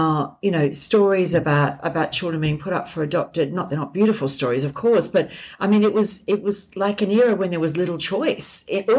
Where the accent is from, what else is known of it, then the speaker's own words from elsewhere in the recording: Gold Coast, Queensland, Australia; my brother and I grew up on the Gold Coast